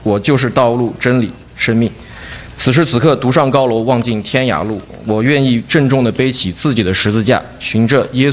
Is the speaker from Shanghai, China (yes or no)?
no; Nantong, Jiangsu, China; 我来自江苏南通。